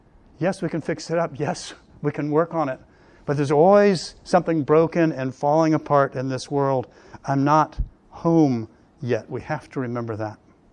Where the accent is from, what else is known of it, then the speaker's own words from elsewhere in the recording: Jacksonville, Florida, United States; securing a burial plot in my hometown in Jacksonville.